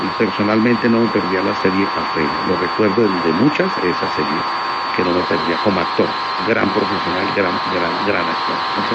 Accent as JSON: {"language": "Spanish", "town": "Cajamarca", "region": "Tolima", "country": "Colombia", "tie": "born there", "said": "Ay, yo en Cajamarca, Tolima, me recibió una partera."}